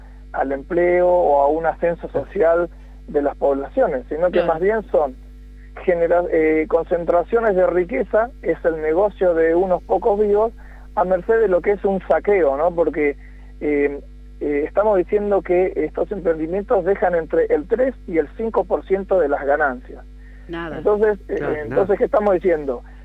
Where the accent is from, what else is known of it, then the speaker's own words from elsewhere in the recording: Esquel, Chubut, Argentina; nosotros aquí en Esquel, donde estoy ahora en este mismo momento, mi ciudad natal, aquí en Chubut, en la cordillera